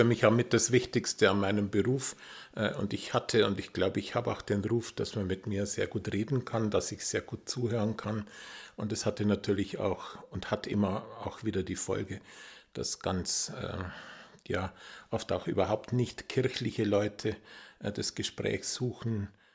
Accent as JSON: {"language": "German", "town": "Memmingen", "region": "Bavaria", "country": "Germany", "tie": "born or raised there", "said": "in Memmingen-Amendingen eigentlich in die Pfarrei eingestiegen, in Anführungszeichen als kleiner Ministrant"}